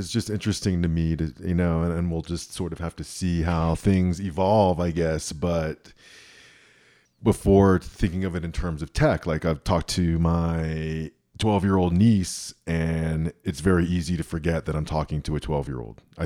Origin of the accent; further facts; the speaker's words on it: Miami, Florida, United States; Or growing up in Miami, we'd collect a bunch of mangoes and then sell mangoes.